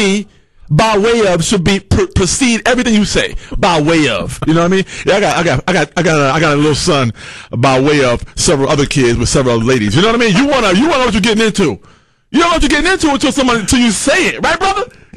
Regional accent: North Carolina, United States; also born or lived in New York City / Los Angeles; I'm from North Carolina by way of NYC, by way of LA.

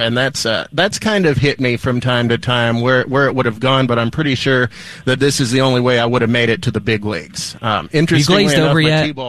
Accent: Andrews, Texas, United States; I grew up in West Texas. I'm an Andrews Mustang.

